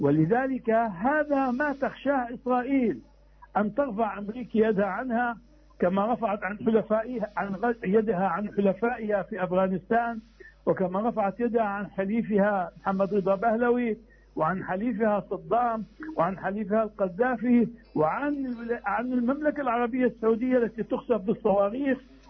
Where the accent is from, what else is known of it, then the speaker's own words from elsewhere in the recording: Palestine; أتكلم كفلسطيني